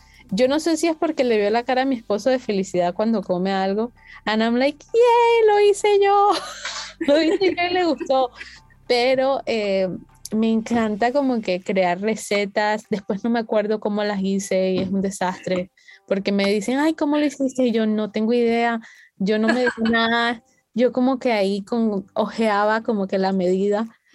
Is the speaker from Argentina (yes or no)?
no; Colombia; yo que soy colombiana. Mi papá cubano